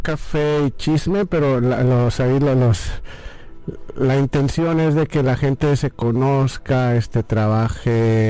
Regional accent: Mexico; now in Vancouver, Canada; Y llegas aquí a otro país y no más, ¿de dónde eres? De México, ya no importa si eres del sur, del norte o algo

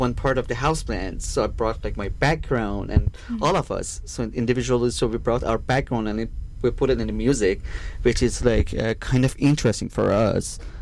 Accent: Iran; And so I'm from Iran

